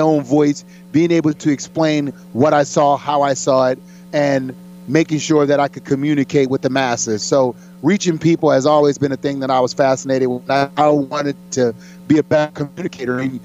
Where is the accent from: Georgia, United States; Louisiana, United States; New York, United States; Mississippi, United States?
Louisiana, United States; New Orleans; but I mean, being a Ram, growing up in New Orleans as a Saint, we just don't like the 49ers.